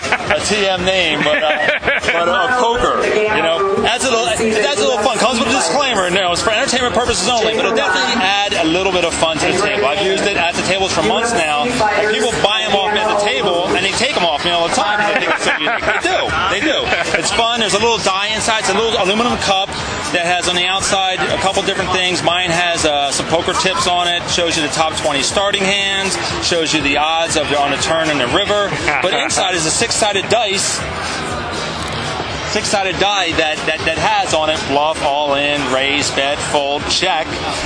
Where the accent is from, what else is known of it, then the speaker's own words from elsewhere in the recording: Atlantic City, New Jersey, United States; We're from Atlantic City, and we play Borgata.